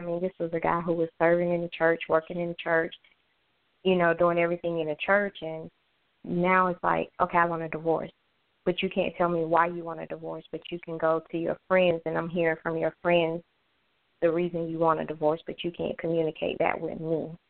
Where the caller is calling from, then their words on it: Georgia, United States; I'm calling from Georgia.